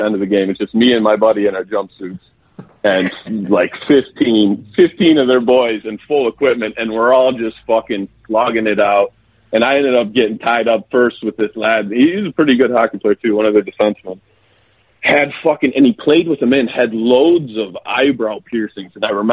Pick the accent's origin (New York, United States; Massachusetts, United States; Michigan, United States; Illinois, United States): Michigan, United States; Pontiac; Yeah, so born and raised in Pontiac, Michigan. Played my youth hockey in Detroit, in the Metro Detroit area.